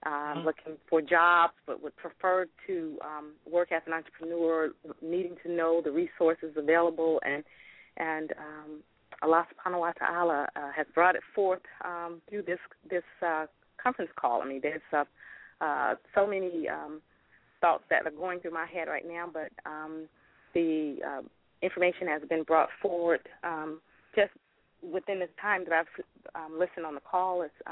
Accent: Jackson, Mississippi, United States; also born or lived in Bolton; now in Oakland, United States; I'm from Jackson, Mississippi. Actually, originally from Jackson, but Bolton, Mississippi.

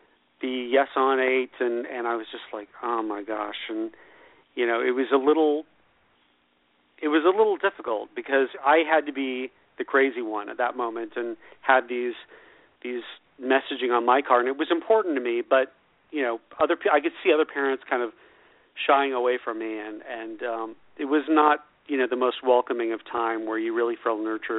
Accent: California, United States; And I grew up in Orange County, and my parents are ultra conservative

